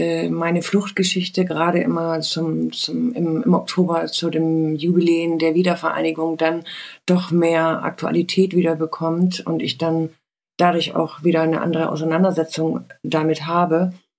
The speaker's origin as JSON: {"language": "German", "town": "Kindisch", "region": "Saxony", "country": "Germany", "tie": "born or raised there", "also_born_or_lived": "Bautzen", "said": "Ich bin 54 Jahre alt, geboren in Bautzen. Aufgewachsen bin ich in einem, also gefühlt dachte ich immer, es ist das kleinste Dorf, das es auf der Welt gibt, weil ich habe Schwierigkeiten gehabt, das teilweise auf der Karte zu finden, weil das Dorf heißt Kindisch"}